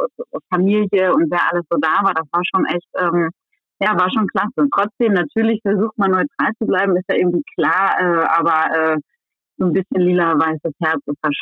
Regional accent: Bad Iburg, Lower Saxony, Germany; Ich komme aus Bad Iburg, bin dort aufgewachsen. Der VfL ist der Verein, mit dem ich einfach groß geworden bin.

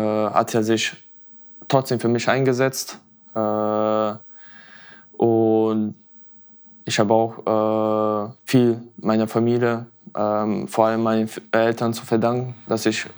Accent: Bosnia & Herzegovina; now in Meppen, Germany; Also ich komme aus Bosnien, aus einem Dorf. Und das ist auch ähnlich wie Meppen. Aber Meppen ist deutlich größer als mein Dorf. Aber trotzdem so familiär, alles familiär.

